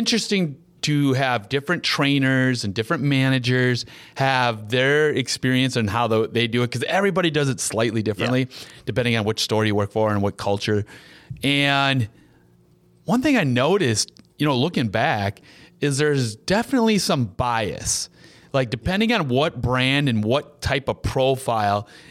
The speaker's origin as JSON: {"language": "English", "region": "Midwest", "country": "United States", "lives_now": "Las Vegas, United States", "said": "I'm coming from the Midwest, I'm down in Las Vegas, this is all brand new to me"}